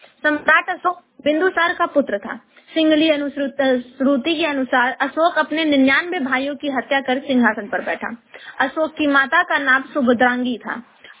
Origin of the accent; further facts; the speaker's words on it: Uttar Pradesh, India; उत्तर प्रदेश जौनपुर जिले की निवासी हूँ।